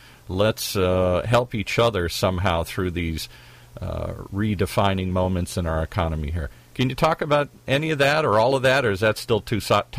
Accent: Detroit, Michigan, United States; It isn't like when I grew up in Detroit, everywhere we went, there were giant manufacturing facilities here.

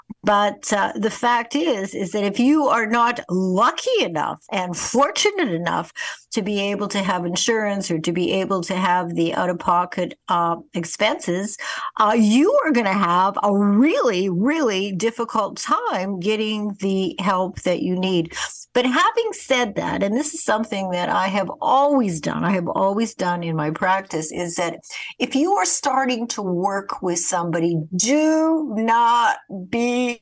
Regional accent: Winnipeg, Manitoba, Canada; when I was a child growing up in Winnipeg, Canada

